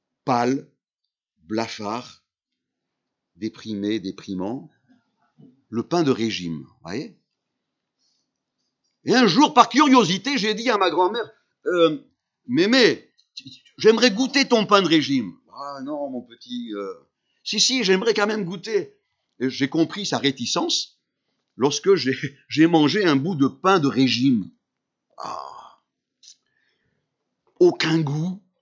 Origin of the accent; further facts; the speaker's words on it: Saint-André-le-Gaz, Auvergne-Rhône-Alpes, France; also born or lived in Armenia; le petit village de l'Isère, qui fut le village qui nous a accueillis, toute la famille, lorsque nous sommes arrivés d'Arménie, Saint-André-le-Gaz.